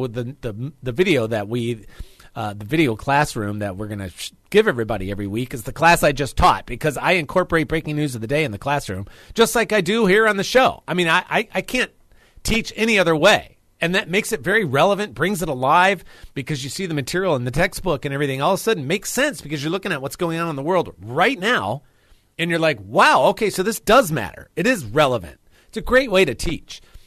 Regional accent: United States; I was born in America, and I've been raised in America, and I live in America

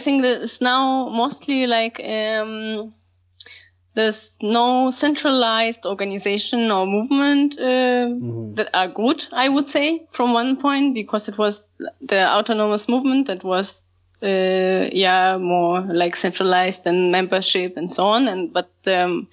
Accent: Russia; English is a second language; now in Germany; I'm from Germany, but from Russia.

